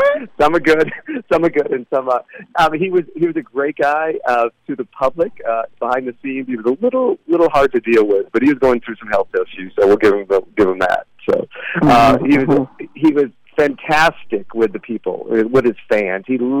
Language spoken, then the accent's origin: English; East Coast, United States; I mean, growing up on the East Coast and moving away from my friends, you know, is like a similar connection.